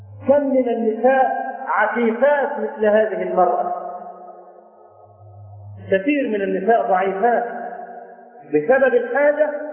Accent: Cairo, Cairo Governorate, Egypt; فهناك عندنا في القاهره

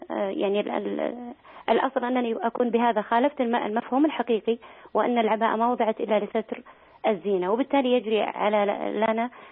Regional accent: Saudi Arabia; أن الأصل تحريمها هنا عندنا في السعودية

